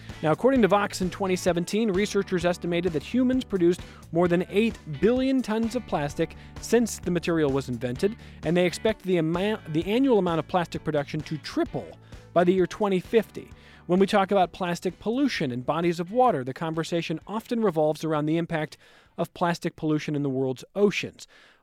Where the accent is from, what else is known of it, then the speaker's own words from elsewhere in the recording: Cleveland, Ohio, United States; I'm from Cleveland.